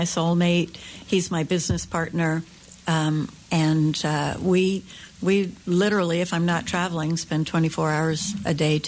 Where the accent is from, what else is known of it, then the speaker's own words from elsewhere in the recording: Pennsylvania, United States; I grew up in Pennsylvania, although my family moved around and till I was eight to a lot of different, I think I moved like six or seven times, then finished in Pennsylvania outside of Philadelphia.